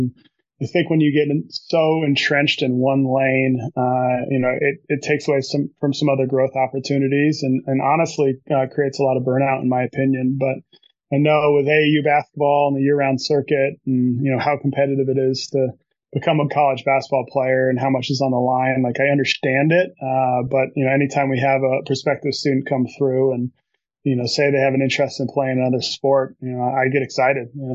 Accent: Salt Lake City, Utah, United States; Yeah, I grew up in Salt Lake City, Utah, and was a huge Utah Jazz fan.

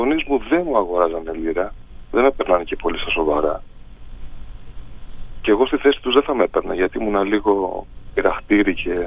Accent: Athens, Attica, Greece; εγώ μεγάλωσα στην Αθήνα καταρχήν, από κρητικούς γονείς, και η Κρήτη πάντα υπήρχε στο σπίτι μας.

